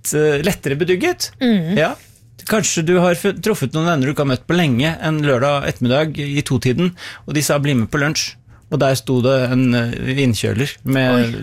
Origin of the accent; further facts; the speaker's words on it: Denmark; Norwegian is a second language; now in Norway; som jo ble brukt veldig mye der jeg vokste opp som barn i Danmark, for da betyr jo det rett og slett bare et gjerde.